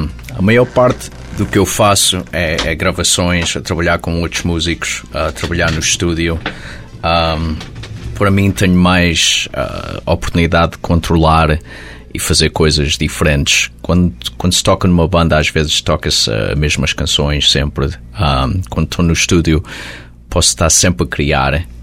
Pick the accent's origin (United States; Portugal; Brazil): United States; Hudson; Portanto, a crescer em Hudson, toda a gente tocava música e eram muitos portugueses, e foi um sítio muito bom para continuar a crescer e a tocar música com...